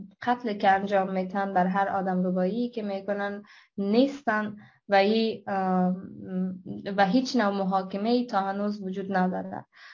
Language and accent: Persian; Afghanistan; حتی بر ماهایی که خارج از افغانستان هستیم و امروزه دغدغه ما افغانستان است